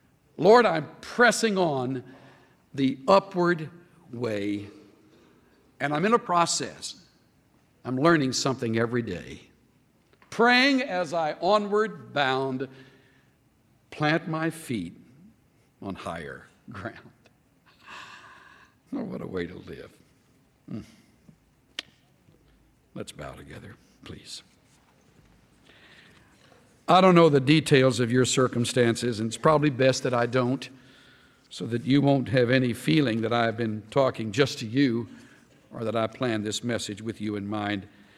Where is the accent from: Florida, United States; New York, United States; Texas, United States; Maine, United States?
Texas, United States; El Campo; I remember as a little boy in a little Baptist church that we attended for several years growing up in South Texas town of El Campo.